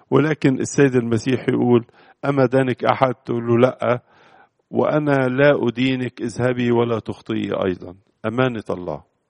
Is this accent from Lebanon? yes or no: no; Egypt; حتى من التعبير الشعبية اللي عندنا في مصر هنا